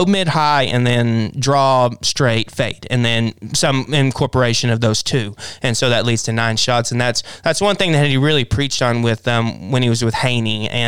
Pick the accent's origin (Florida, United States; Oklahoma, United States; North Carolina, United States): Oklahoma, United States; So all of us growing up in Oklahoma, we know what it's like to play with wind